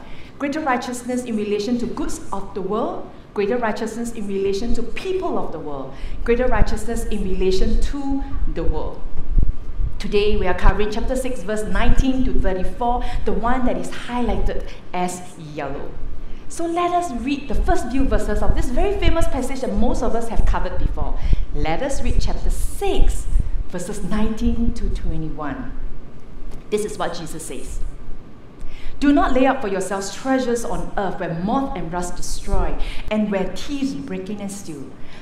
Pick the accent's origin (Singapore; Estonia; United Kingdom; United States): Singapore; And then the moment we introduced ourselves, hey, we are from Singapore, this is what most of them will reply to us.